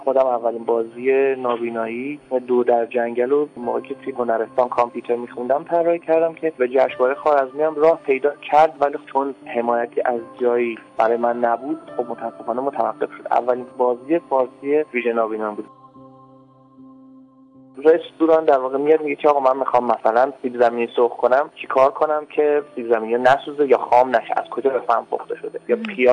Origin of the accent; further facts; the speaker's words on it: Isfahan, Iran; born there; توی شهر برنامه خواست متولد شدم توی استان اصفهان.